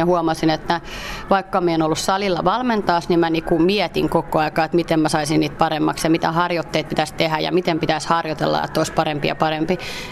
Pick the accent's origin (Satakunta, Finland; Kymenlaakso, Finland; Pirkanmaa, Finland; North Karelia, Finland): Kymenlaakso, Finland; Kotka; mä oon itse kotoisin Kotkasta ja sitten mun isä oli Kotkan kisailijoiden puheenjohtaja.